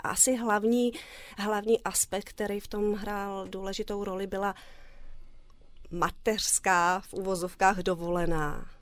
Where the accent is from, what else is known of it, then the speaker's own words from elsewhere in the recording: Písek, South Bohemian Region, Czechia; A já jsem z Písku původně.